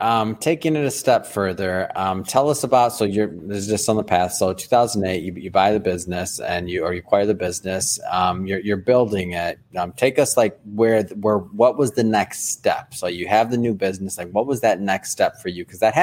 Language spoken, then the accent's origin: English; Michigan, United States; Man, and I'm from the Midwest too, so from Michigan